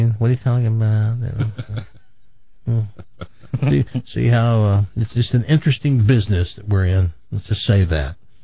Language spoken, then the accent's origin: English; the South, United States; I'm from the South, okay? And in the South, you might not know this, but in the South, very Protestant.